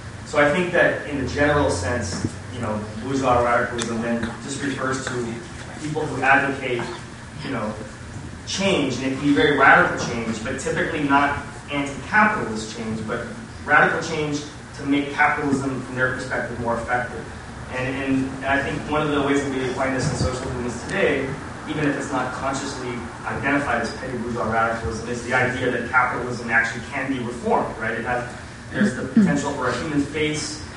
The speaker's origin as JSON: {"language": "English", "town": "San Diego", "region": "California", "country": "United States", "said": "from San Diego."}